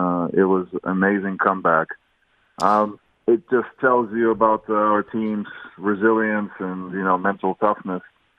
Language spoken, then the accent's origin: English; Lithuania; Well, I grew up around basketball. You know, Lithuania is basketball's number one sport by a mile. And my dad played, so I was around